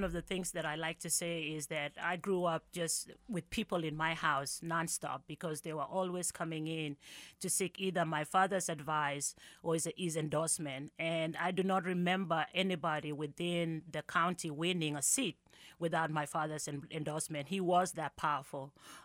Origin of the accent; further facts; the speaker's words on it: Rift Valley, Kenya; Well, I come from the Rift Valley, and so part of it is they are part of hills and valleys and that kind of thing. It's not as flat as Kansas, but it's really beautiful. That we are right on the equator